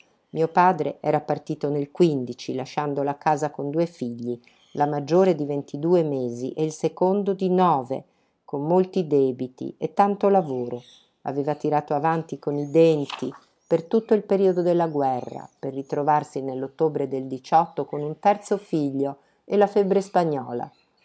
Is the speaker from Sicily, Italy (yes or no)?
no; Mondovì, Piedmont, Italy; born there; Sono nata a Mondovì nel 25, in pieno regime fascista.